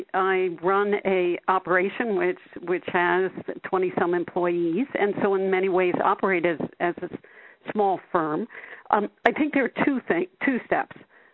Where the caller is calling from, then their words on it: Montreal, Quebec, Canada; I'm calling in from Montreal right now.